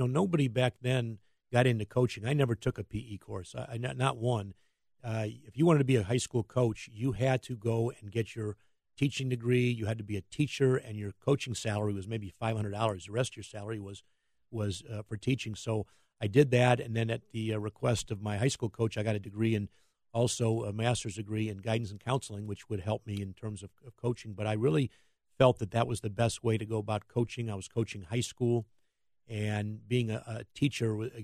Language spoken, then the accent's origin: English; Chicago, Illinois, United States; And I grew up in Chicago, and I used to go. My dad used to take me to the Bulls games.